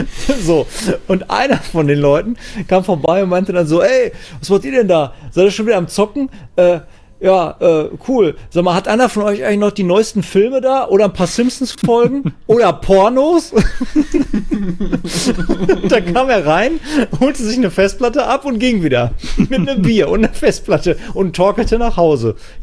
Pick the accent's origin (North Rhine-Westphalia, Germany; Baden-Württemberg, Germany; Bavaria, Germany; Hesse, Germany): North Rhine-Westphalia, Germany; Dortmund; Und ich bin halt in der Stadt auch zur Schule gegangen, in der Dortmunder Innenstadt. Kam aber auch nicht, eigentlich gar nicht aus der Einzugszone, sondern ein bisschen weiter südlich aus Dortmund.